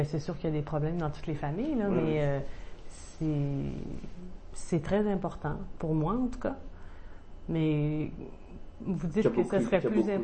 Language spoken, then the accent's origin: French; Quebec City, Quebec, Canada; Moi-même, quand je demeurais là-bas, mon accent avait considérablement changé. Et quand je suis revenue à Québec il y a 4 ans, j'ai remarqué que mon accent était plus comme quand j'étais partie auparavant.